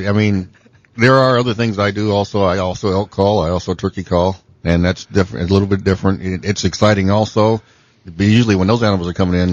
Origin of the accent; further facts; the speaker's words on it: Ohio, United States; I grew up in Ohio and started hunting age 12.